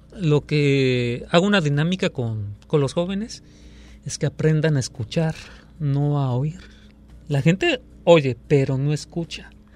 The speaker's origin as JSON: {"language": "Spanish", "town": "Guadalajara", "region": "Jalisco", "country": "Mexico", "said": "tenía como 3-4 años. Yo soy de Guadalajara."}